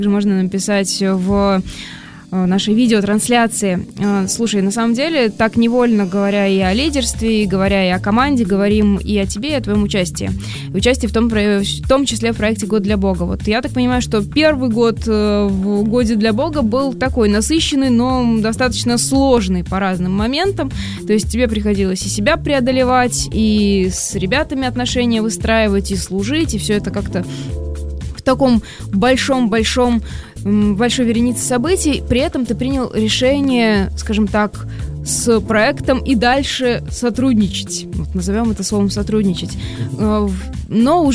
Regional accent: Chapayevsk, Samara Oblast, Russia; Я просто из Чапаевска, Самарская область.

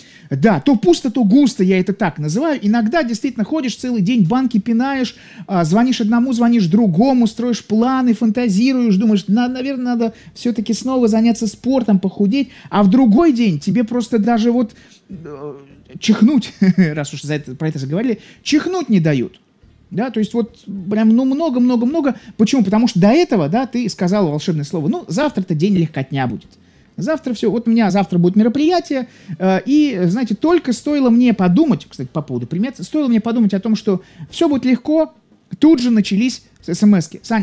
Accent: Saint Petersburg, Russia; я тоже из Петербурга, веду эту трансляцию. Замечательный, классный город, рад, что родился в нем.

